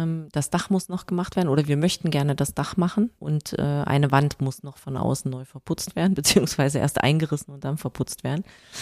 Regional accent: Germany; Wir sind aus dem Neubau in Berlin gekommen und ich mag eben weiße Wände und ich bin jetzt nicht so der Fan von den dunkellila Wänden im Gästehaus gewesen. Ich glaube, wir sind einfach deutsch, ne?

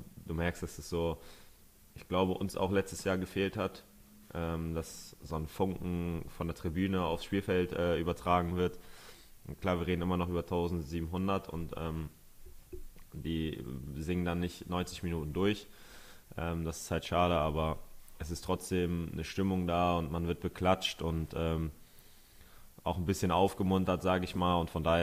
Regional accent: Northern Germany, Germany; Und dann als Norddeutscher muss man dann ja auch mal für Bremen sein.

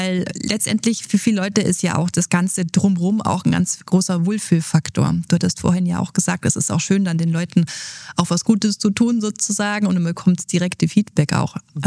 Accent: Bavaria, Germany; Ich komme aus dem Allgäu

